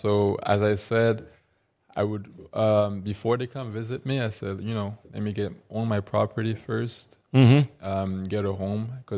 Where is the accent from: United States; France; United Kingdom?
France; born there; first language French; English is a second language; I was born in France, growing up speaking French.